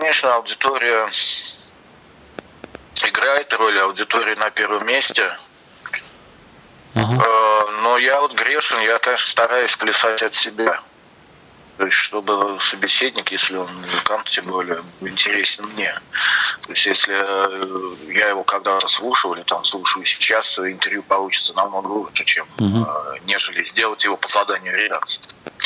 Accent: Tolyatti, Samara Oblast, Russia; Это уроженец моего родного города Тольятти.

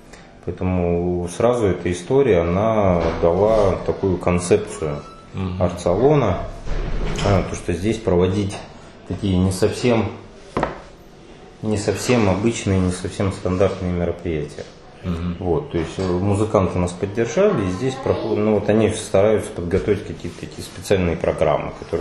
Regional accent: Almaty, Kazakhstan; also born or lived in Saint Petersburg; А я сам из Казахстана, из Алматы, где я, так получалось, что я учился в Питере, но постоянно ездил в Алмату

